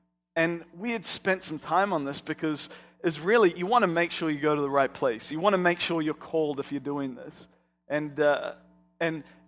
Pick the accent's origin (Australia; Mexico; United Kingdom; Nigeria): Australia; also born or lived in New Zealand; now in United States; Well, I'm originally from Australia. Actually, I was born in New Zealand, grew up in Australia, and I'm now in America.